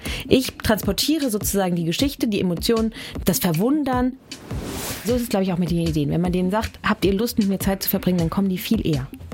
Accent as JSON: {"language": "German", "town": "Frankfurt am Main", "region": "Hesse", "country": "Germany", "tie": "born or raised there", "said": "Ich bin mit 400 Schafen aufgewachsen am Rande von Frankfurt am Main."}